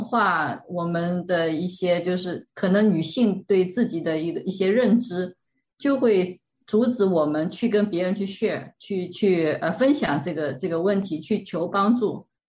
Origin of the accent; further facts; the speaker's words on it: China; 像我们中国人喜欢看中医哈